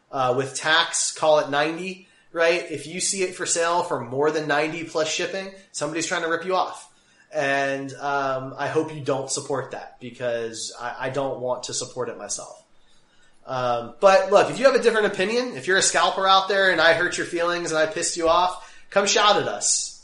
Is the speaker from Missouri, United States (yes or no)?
yes; Kansas City, Missouri, United States; You know, we're from Kansas City, right?